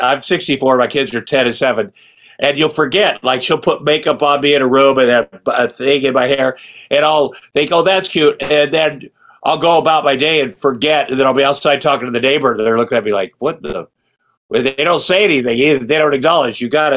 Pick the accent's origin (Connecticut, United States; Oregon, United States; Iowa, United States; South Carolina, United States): Iowa, United States; Ottumwa; I grew up in Ottumwa, Iowa. It's a small town.